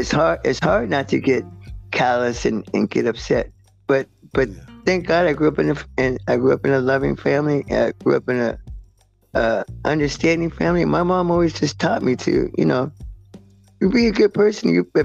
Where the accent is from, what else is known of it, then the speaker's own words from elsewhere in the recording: Mission Viejo, California, United States; I grew up in Mission Viejo, which was, you know, kind of challenging. I mean, I was born in 69